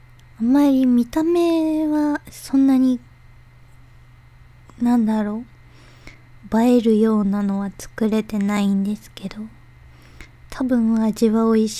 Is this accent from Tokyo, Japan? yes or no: yes; Tokyo, Japan; 東京都出身です。